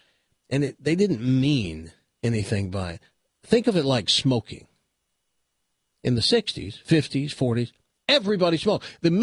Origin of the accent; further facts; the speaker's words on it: the South, United States; And I'm from the South. I grew up looking at that flag every day.